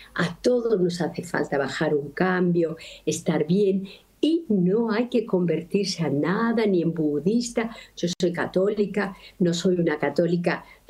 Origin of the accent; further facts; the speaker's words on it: Spain; porque yo, siendo española, he dicho